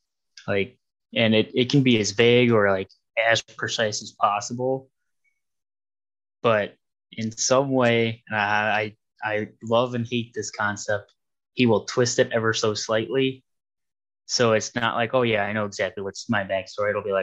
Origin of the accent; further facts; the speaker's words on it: Ohio, United States; I'm from Ohio